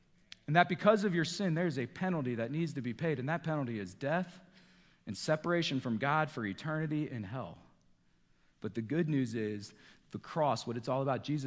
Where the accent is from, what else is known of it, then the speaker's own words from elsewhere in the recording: New York, United States; also born or lived in Pennsylvania; I grew up in New York and Pennsylvania, and I'll tell you what, in the summertime up there after it starts raining, I mean, you have thick, luscious green grass.